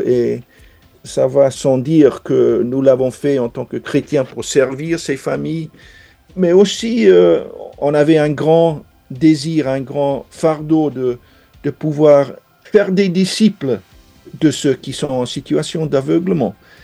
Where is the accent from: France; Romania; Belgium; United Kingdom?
United Kingdom; Wales; French is a second language; chez nous, au Pays de Galles, il n'y avait pas d'entraîneur de goalball.